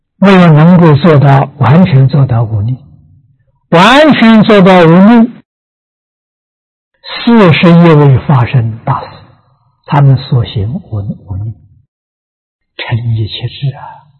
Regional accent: China; 我们中国人讲没有成见

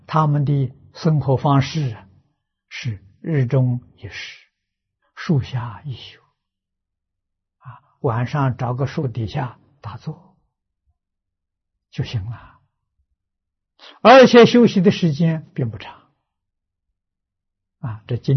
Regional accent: China; 我们中国人讲修行人啊，我们一定要恭敬供养啊

